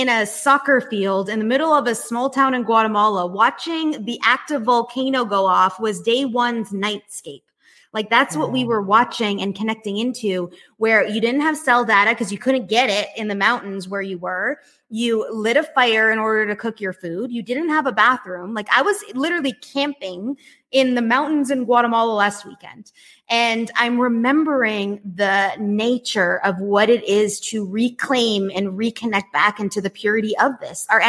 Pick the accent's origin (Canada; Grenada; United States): Canada; now in Costa Rica; I live in Costa Rica now. I'm Canadian